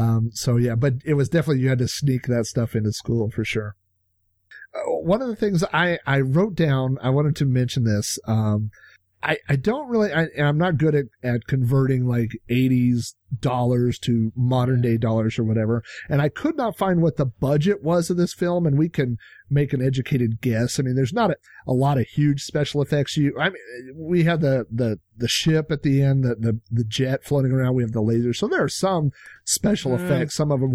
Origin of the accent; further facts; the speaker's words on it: Oklahoma, United States; Well, we had a lot of people that wore overalls, but I'm from Oklahoma, so it wasn't really a fashion statement.